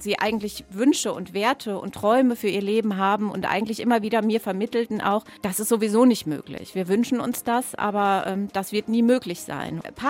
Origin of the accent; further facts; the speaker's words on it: Iran; Dass ich heute sehr stolz bin, Iranerin zu sein.